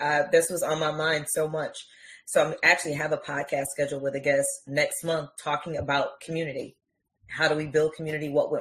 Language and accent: English; Wisconsin, United States; I'm originally from the Midwest. I'm originally from Wisconsin. I live in Georgia now, but word is bond.